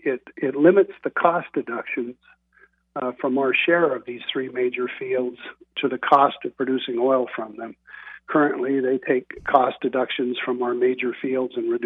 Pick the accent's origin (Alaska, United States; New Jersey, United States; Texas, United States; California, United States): Alaska, United States; Skagway; I'm a lifelong Alaskan. I grew up in Skagway.